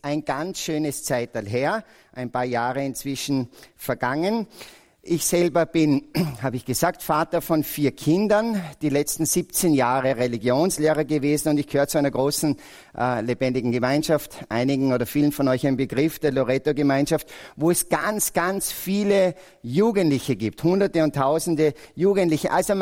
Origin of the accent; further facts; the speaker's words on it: Salzburg, Austria; ich komme aus Salzburg, verheiratet mit einer Frau und ich habe 4 Kinder.